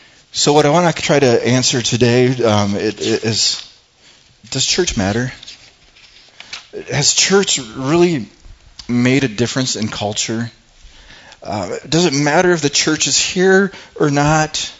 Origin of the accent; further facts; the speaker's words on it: United States; Because you and I, grown up as Americans, we're accustomed to certain ways of thinking.